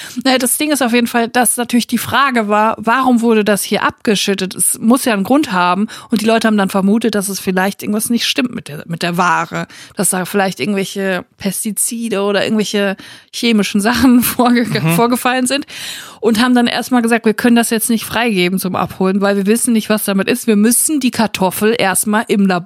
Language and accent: German; Netphen, North Rhine-Westphalia, Germany; Ich bin ja im Siegerland aufgewachsen, ich bin in Netphen zur Schule gegangen